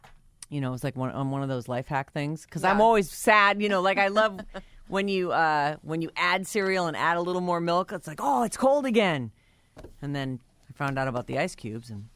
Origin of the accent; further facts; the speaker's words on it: East Coast, United States; growing up on the East Coast, I'd been to Disney World a couple times, and when I came here and went to Disneyland for the first time